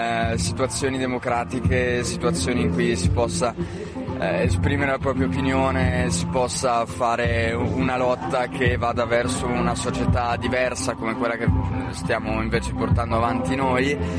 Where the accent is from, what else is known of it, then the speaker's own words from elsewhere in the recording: Pavia, Lombardy, Italy; Io sono di Pavia